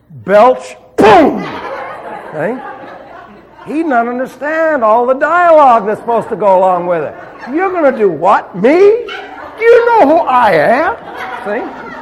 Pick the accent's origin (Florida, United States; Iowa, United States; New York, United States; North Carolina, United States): New York, United States; Remember, I was raised in New York.